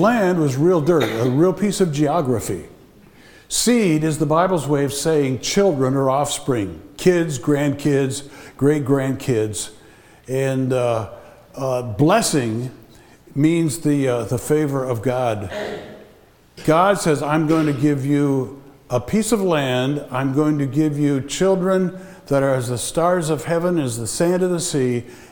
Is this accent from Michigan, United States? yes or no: yes; Flint, Michigan, United States; born there; I was born in Flint, Michigan.